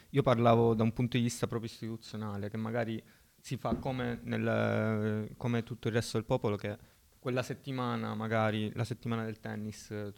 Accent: Catania, Sicily, Italy; perché io penso per esempio ai da dove vengo io a Catania, ci sono molti impianti, è messa molto bene

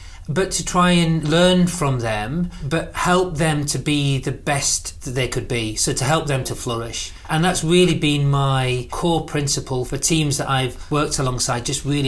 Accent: Sheffield, Yorkshire and the Humber, United Kingdom; I'm from Sheffield. My dad worked in the steelworks. He was from an engineering background.

